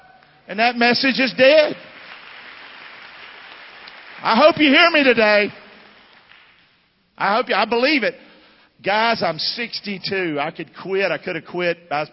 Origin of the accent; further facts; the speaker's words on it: United States; born there; I love our country. I love that I was born in America.